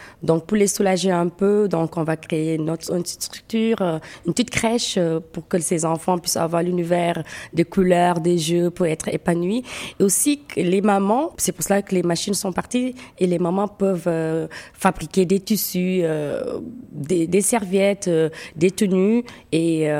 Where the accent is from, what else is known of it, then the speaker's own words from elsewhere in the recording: Senegal; Je suis sénégalaise pure sang.